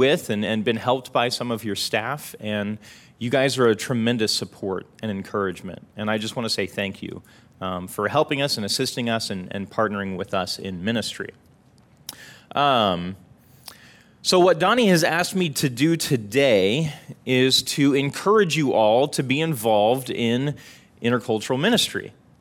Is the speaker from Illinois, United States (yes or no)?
yes; Ferris, Illinois, United States; I graduated from Illini West High School in Carthage, Illinois, and I grew up in Ferris.